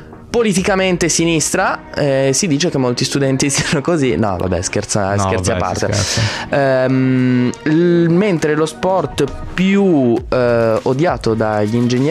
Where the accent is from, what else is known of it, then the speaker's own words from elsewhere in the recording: Turin, Piedmont, Italy; consigli non richiesti ma da un torinese